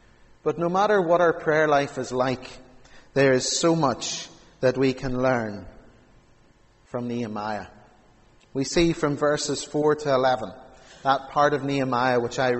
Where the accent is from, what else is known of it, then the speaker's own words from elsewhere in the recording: Castledawson, Northern Ireland, United Kingdom; now in Strabane, United Kingdom; I've been in Strabane now over 3.5 years, and I'm still trying to beat the clock when I'm coming from Castle Dawson to Strabane. When I've been down home to see Mum, I'm coming back up again